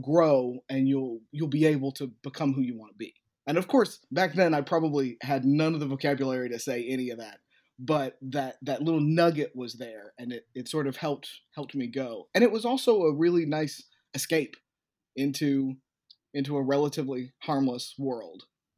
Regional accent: the South, United States; And growing up in the South was a little bit of a dodgy situation sometimes

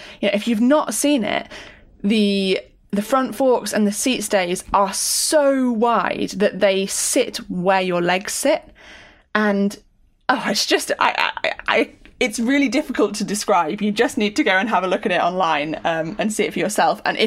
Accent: United Kingdom; You know, we had, as a Brit, we had a double home gold medalist

